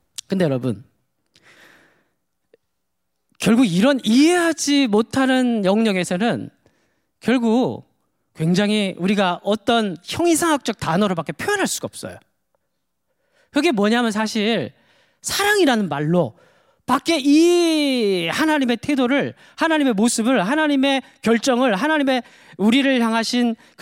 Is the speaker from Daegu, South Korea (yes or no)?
yes; Daegu, South Korea; 제가 대구 사람인데 잘 모르더라고요. 사람들이 제가 대구 사람인지 사투리를 잘 안 써서 그런지 모르겠지만